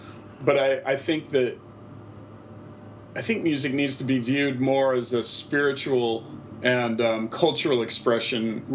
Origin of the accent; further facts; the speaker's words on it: Pacific Northwest, United States; growing up in the Pacific Northwest and being part of that early music movement in the late 80s and early 90s.